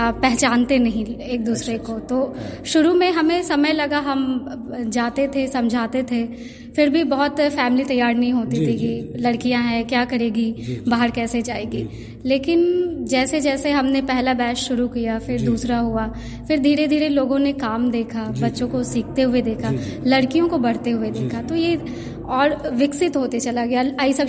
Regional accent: Mango Bandar, Bihar, India; मैं मांगो बंदर से हूँ।

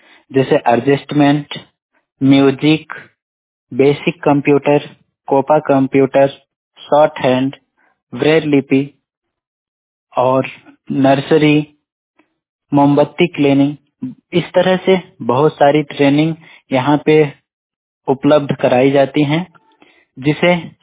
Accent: Uttar Pradesh, India; UP district Jaunpur का रहने वाला हूं और मैं 100% ब्लाइंड हूं।

